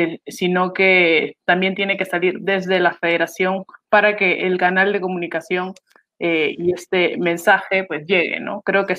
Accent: Peru; moved away; Yo, que soy peruana, pero estoy en el extranjero

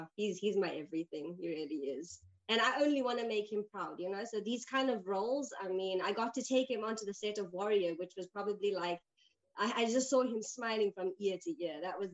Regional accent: South Africa; I grew up in South Africa, but both my parents, I mean, my mother's full Japanese and my dad is Japanese German.

